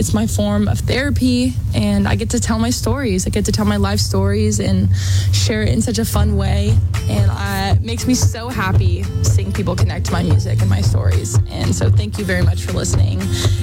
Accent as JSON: {"language": "English", "town": "San Luis Obispo", "region": "California", "country": "United States", "lives_now": "Nashville, United States", "said": "I'm from San Luis Obispo, California. I live in Nashville, Tennessee right now."}